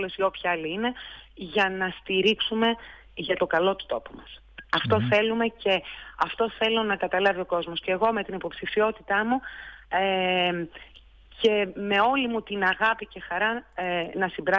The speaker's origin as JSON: {"language": "Greek", "town": "Thessaloniki", "region": "Central Macedonia", "country": "Greece", "tie": "born or raised there", "said": "Η Θεσσαλονίκη είναι ο τόπος που γεννήθηκα, που μεγάλωσα, που μαθήτευσα, που παντρεύτηκα, που έγινα μητέρα. Είναι η πατρίδα μου."}